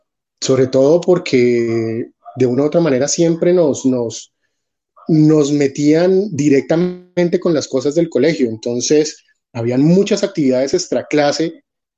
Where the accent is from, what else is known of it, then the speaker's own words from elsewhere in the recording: Tolima, Colombia; also born or lived in Bucaramanga; cuando vivíamos en Bucaramanga, yo no soy tolimense de nacimiento, pero sí me crié en el Tolima.